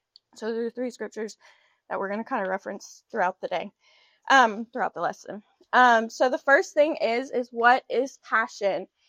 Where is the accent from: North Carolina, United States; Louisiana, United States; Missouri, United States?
Louisiana, United States; So, like I said, I grew up in South Louisiana. I went to the same church for about 10 years.